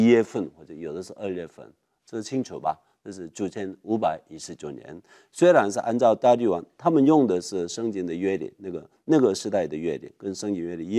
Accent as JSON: {"language": "Chinese", "country": "South Korea", "first_language": "Korean", "second_language": "Chinese", "lives_now": "New York, United States", "said": "我是一个韩国人，我的中文，我讲中文，你们听不太懂，要怜悯我好吗？对，我的母语是韩国话"}